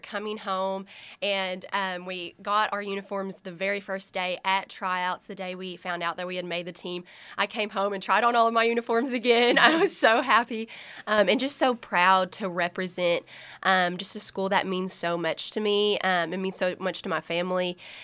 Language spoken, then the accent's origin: English; Jonesboro, Arkansas, United States; For me, growing up in Jonesboro, it is such a special opportunity to be a part of a program like the Spirit Squads here at A-State.